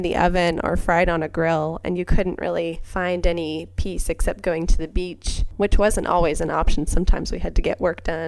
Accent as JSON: {"language": "English", "town": "Ketchikan", "region": "Alaska", "country": "United States", "tie": "born or raised there", "said": "So I grew up in Ketchikan, which is a pretty small town. It's the biggest town for hundreds of miles, but it's small. It's about 13,000 people, and it's on an island with no road access."}